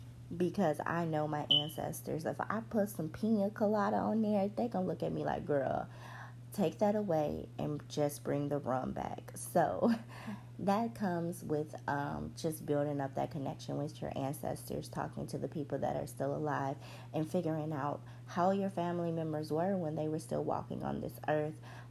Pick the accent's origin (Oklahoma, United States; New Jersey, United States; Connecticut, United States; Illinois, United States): Illinois, United States; Chicago; Like, I'm from Chicago.